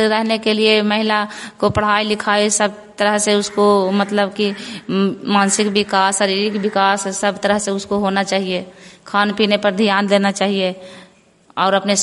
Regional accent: Madhopur, India; मैं माधोपुर गाँव के रहने वाली हूँ।

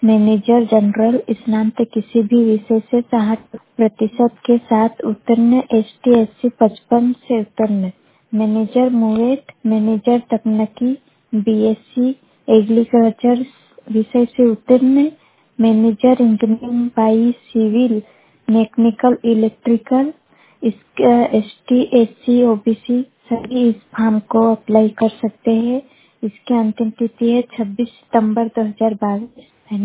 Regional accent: Anjada, Madhya Pradesh, India; मैं बड़वानी जिले के ग्राम अंजाड़ा की निवासी हूँ।

